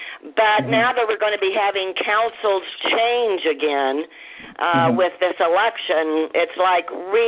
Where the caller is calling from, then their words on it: Palm Springs, California, United States; also born or lived in Costa Mesa / Newport Beach; I'm from Palm Springs, formerly from Costa Mesa, Newport Beach.